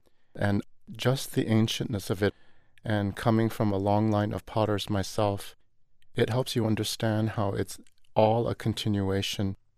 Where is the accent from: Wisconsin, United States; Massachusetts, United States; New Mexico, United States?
New Mexico, United States; Nambe; I am from the Tewa village of Nambe in New Mexico.